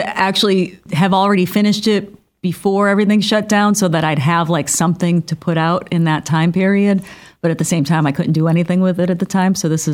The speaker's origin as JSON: {"language": "English", "town": "Boston", "region": "Massachusetts", "country": "United States", "said": "I'm from the Boston area"}